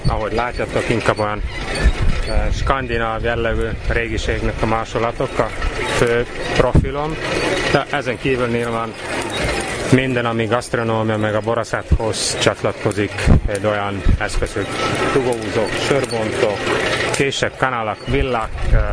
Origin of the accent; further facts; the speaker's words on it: Estonia; Hungarian is a second language; now in Hungary; igazából nem vagyok magyar, mert észt vagyok, nem a 15 éve ott lakom.